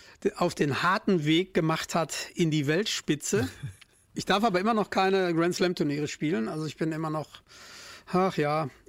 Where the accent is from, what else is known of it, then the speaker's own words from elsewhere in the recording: North Rhine-Westphalia, Germany; wir sind aus dem Ruhrgebiet übrigens.